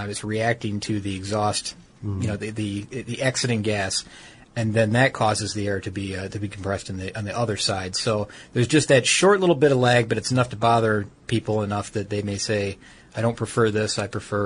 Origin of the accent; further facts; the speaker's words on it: Detroit, Michigan, United States; I'm from Detroit. I mean, from the Detroit area.